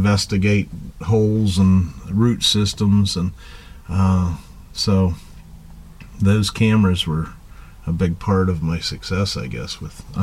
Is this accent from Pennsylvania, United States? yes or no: yes; Punxsutawney, Pennsylvania, United States; from Punxsutawney, Pennsylvania.